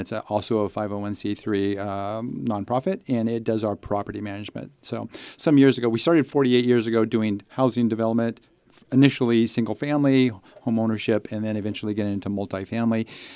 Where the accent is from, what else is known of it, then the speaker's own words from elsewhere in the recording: Bakersfield, California, United States; But I was originally from Bakersfield, and for a number of years thought the whole world was like Bakersfield. So, you know, but I learned otherwise. But yeah, I'm a California boy.